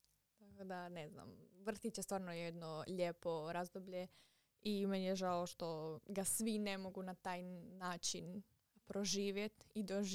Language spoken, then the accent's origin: Croatian; Zaprešić, Zagreb County, Croatia; mi smo iz Zaprešića